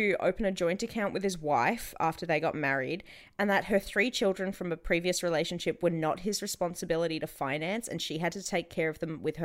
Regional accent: Australia; I'm sorry. I'm Australian and uncultured.

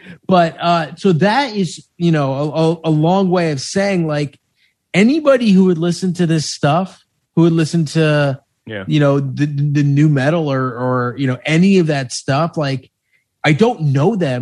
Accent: Chappaqua, New York, United States; So I grew up in Chappaqua, which had a bit of this. But the town that I grew up next to, which was Armonk, so I grew up literally on the border

